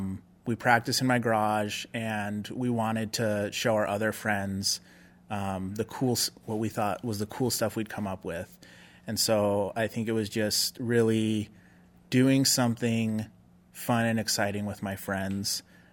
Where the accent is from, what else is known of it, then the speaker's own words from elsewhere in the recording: Tri-Cities, United States; I grew up in Tri-Cities. There wasn't a whole lot of venues going on at that time.